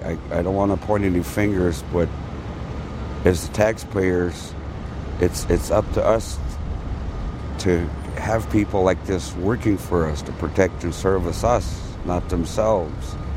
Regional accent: Seattle, Washington, United States; because I grew up in Seattle here, and I've seen and heard this a lot of shootings and nothing's done.

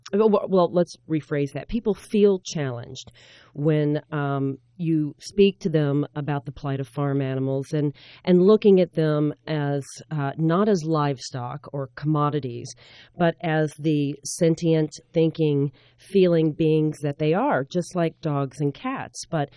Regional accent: Louisville, Kentucky, United States; I grew up in Louisville, Kentucky, lost my leg to cancer as a child, went to college

